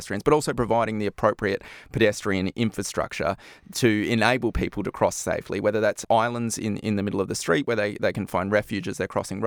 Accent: Australia; in my home country in Australia

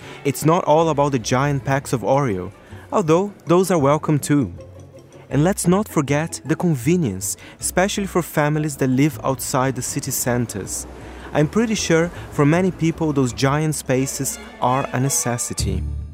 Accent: Brazil; English is a second language; now in London, United Kingdom; Growing up in Brazil

